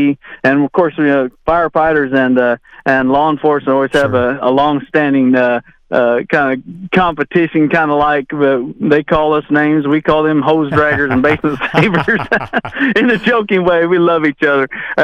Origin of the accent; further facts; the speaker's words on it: Tulsa, Oklahoma, United States; born there; Because I was born in Tulsa, Oklahoma, and I remember Muskogee was not too far.